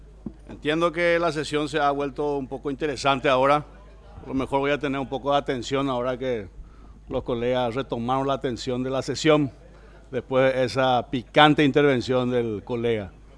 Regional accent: Paraguay; somos los paraguayos los que aún no hemos ratificado este convenio

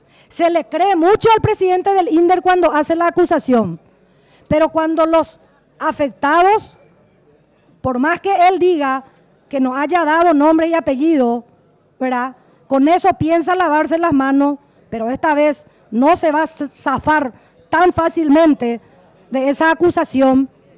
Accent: Concepción, Paraguay; primero porque soy del departamento de Concepción

